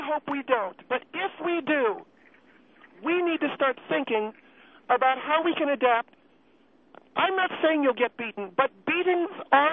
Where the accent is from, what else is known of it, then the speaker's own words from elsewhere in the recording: United States; And as American women, we are tough women, and we can adapt to a lot.